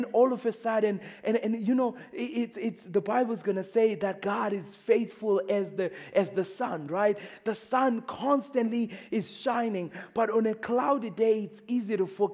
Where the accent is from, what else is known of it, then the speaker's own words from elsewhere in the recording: Zimbabwe; I remember as an African kid, like growing up in Zimbabwe, I used to get out when the African sun would be out and I would sit outside there and bask in the sun